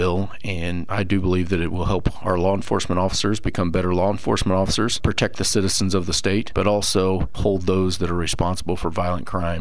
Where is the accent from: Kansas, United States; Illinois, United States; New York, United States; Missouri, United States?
Missouri, United States; Warrensburg; In my hometown of Warrensburg, Missouri, we have a Missouri Veterans Home